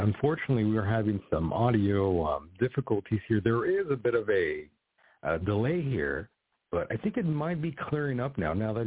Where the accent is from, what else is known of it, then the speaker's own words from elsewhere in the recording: California, United States; I'm from California, and I apologize for the way my state really handles things out here.